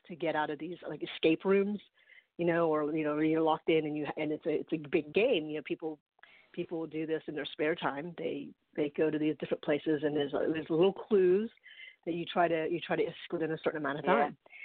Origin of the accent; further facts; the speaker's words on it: Philippines; now in United States; I'm not just Filipina. I'm also American.